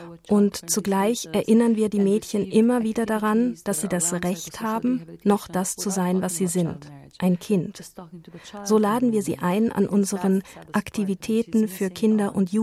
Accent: Jordan; Jordanien ist für mich nicht einfach ein Land, wo ich gelandet bin, um für eine humanitäre Organisation zu arbeiten. Das ist meine Heimat. Das ist der Ort, wo meine Kinder leben.

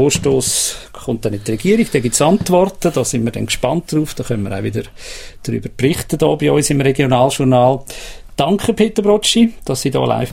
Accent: Aargau, Switzerland; Im Kanton Aargau, wo ich aufgewachsen bin, war es immer so gewesen, 2 Wochen Sportferien.

